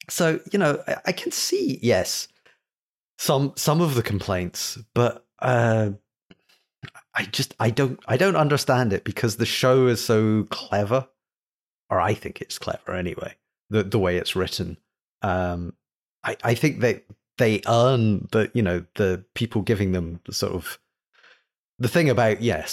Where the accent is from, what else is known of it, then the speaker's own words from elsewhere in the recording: Scotland, United Kingdom; despite being British, Scottish, I have zero interest in football.